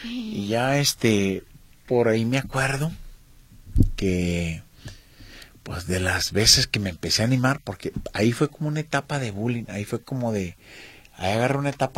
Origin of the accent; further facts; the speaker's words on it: Mexico; como somos los mexicanos.